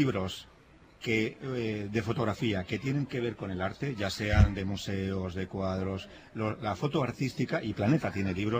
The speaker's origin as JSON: {"language": "Spanish", "town": "Madrid", "region": "Community of Madrid", "country": "Spain", "tie": "born or raised there", "said": "Durante toda mi infancia en Madrid, vivía en Argentina de una manera, digamos, metafórica"}